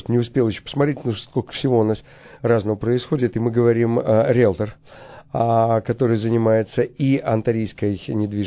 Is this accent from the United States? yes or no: no; Kazakhstan; поскольку я сам из Казахстана